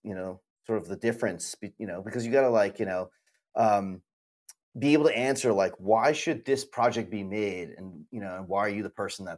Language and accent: English; United States; because we're American, you know, we think a lot about, you know, releases here, domestic releases here